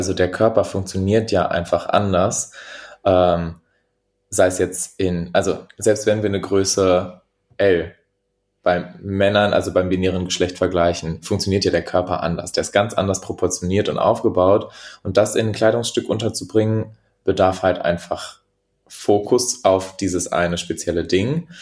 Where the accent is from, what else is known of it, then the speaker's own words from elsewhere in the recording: Ratingen, North Rhine-Westphalia, Germany; also born or lived in Berlin; Ich komme gebürtig aus Berlin und dann ist meine ganze Family nach Ratingen bei Düsseldorf gezogen.